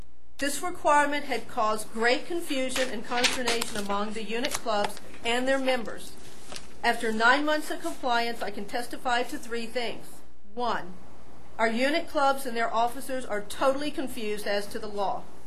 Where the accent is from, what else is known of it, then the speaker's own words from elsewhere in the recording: Colorado, United States; from Delta County